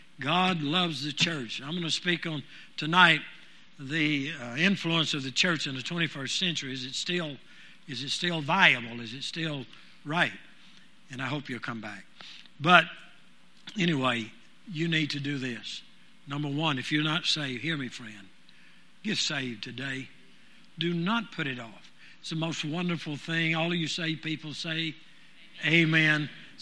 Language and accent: English; Louisiana, United States; By the way … is right from my hometown, right out of my hometown.